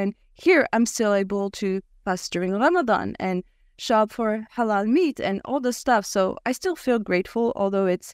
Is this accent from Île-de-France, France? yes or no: yes; Paris, Île-de-France, France; I'm French, you know, my background is Algerian and I'm very proud of being Algerian, but I'm French, like my hometown is Paris.